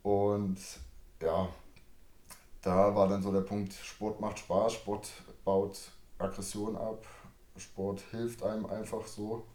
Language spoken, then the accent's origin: German; Saxony-Anhalt, Germany; Ich bin in Sachsen-Anhalt geboren, aufgewachsen.